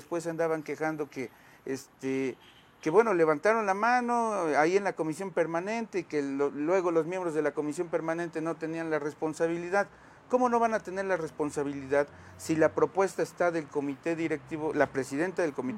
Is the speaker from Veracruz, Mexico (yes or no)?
no; Acatzingo, Puebla, Mexico; Amo mi tierra de Acaxingo y no es rollo